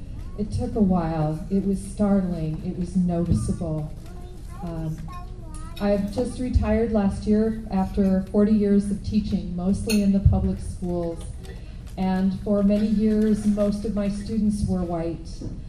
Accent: Seattle, Washington, United States; also born or lived in Oregon; I live on the coast now. I was born in Oregon, raised and spent most of my childhood in Seattle. When my husband and I moved back to Oregon

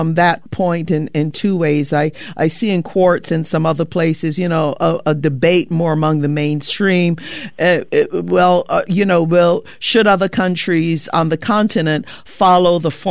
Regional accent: Barbados; I just returned home from my home country of Barbados in the Caribbean

